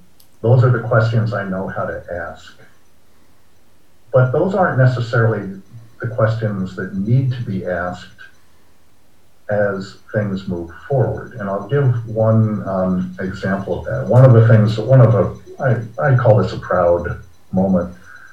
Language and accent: English; Alexandria, Virginia, United States; Probably Virginia, which is my home state. I grew up in Alexandria.